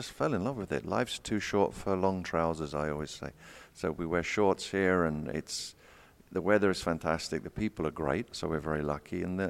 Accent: Bedford, East of England, United Kingdom; I'm originally from Bedford, just outside London.

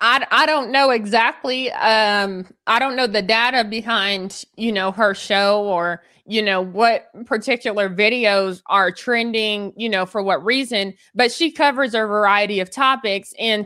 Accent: United States; obviously I'm American

